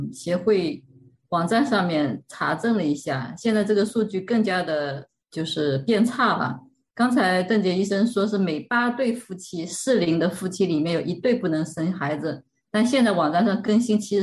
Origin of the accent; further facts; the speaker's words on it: China; 像我们中国人喜欢看中医哈